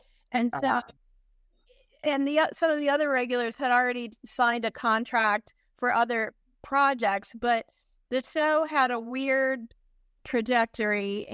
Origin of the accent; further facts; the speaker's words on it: New Orleans, Louisiana, United States; But I grew up in New Orleans, and at that time, there wasn't a lot of show business happening there